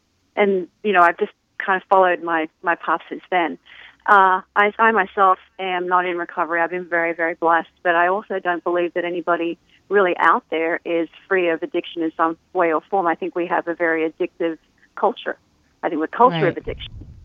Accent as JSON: {"language": "English", "country": "Australia", "moved": "as an adult", "said": "I've been in this country for 21 years. I'm originally from Australia, and I think I might still have a little bit of an accent."}